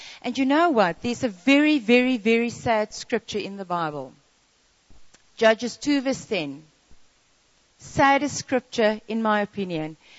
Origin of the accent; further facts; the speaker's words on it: Western Cape, South Africa; also born or lived in Johannesburg; We used to stay in Joburg, and Mac, I grew up in the Cape